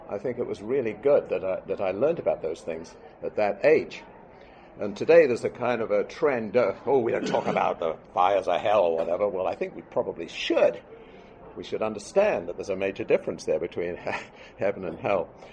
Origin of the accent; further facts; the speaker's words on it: England, United Kingdom; born there; I'm not a Catholic. I was born in England. I'm an Anglican.